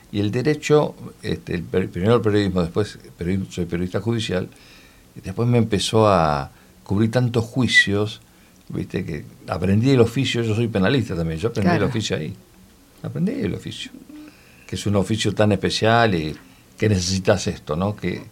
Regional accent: Devoto, Buenos Aires, Argentina; also born or lived in Villa Bosch; yo nací, viví en Devoto y después me fui a vivir a Villa Bosch, que era mucho campo

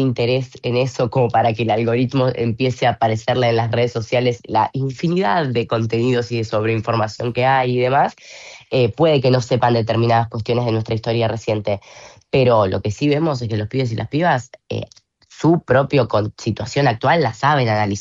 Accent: Florencio Varela, Buenos Aires Province, Argentina; yo soy de Florencio Varela y milito en mi territorio

